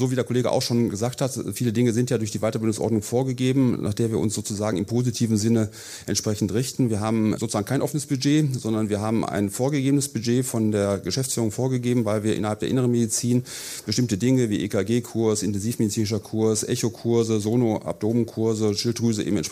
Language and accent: German; Essen, North Rhine-Westphalia, Germany; ich komme aus Essen